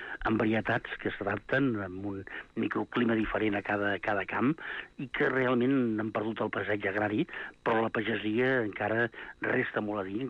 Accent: Barcelona, Catalonia, Spain; per la gent que som de Barcelona, és el quilòmetre zero més zero que hi ha

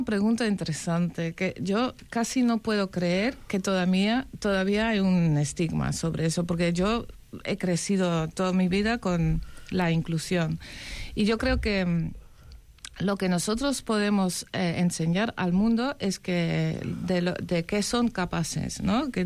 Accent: Netherlands; moved away; Entonces vivo aquí, bueno, soy holandesa, vivo aquí 23 años

